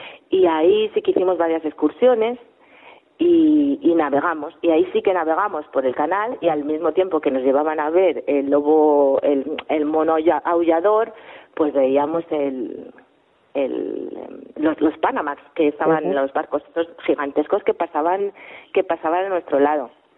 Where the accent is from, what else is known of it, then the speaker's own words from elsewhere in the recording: Spain; siendo español, o española, tienes el estándar muy alto de playas